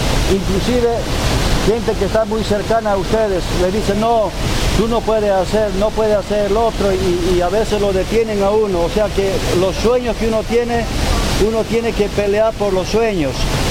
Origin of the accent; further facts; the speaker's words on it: Bolivia; also born or lived in United States; Yo vivía en Estados Unidos por 40 años y originalmente soy de Bolivia.